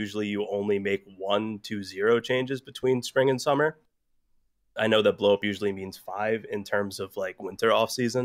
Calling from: Long Island, New York, United States; Calling from Long Island.

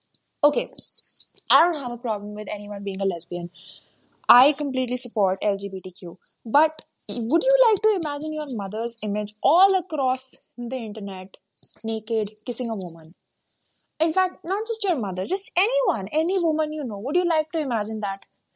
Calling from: India; To whoever this may concern, I am actually speaking from India.

